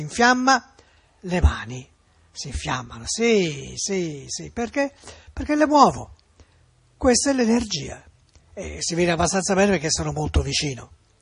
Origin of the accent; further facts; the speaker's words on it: Florence, Tuscany, Italy; Mie, essendo fiorentino